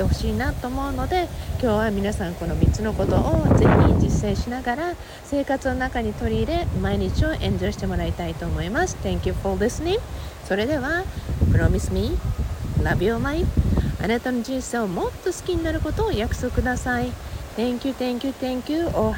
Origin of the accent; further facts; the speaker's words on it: Okinawa, Japan; 私沖縄出身でね、よくその小さな蝶々っていうのを小さい時にも見たり、時々沖縄に帰るとよく見る小さな白い蝶々がいて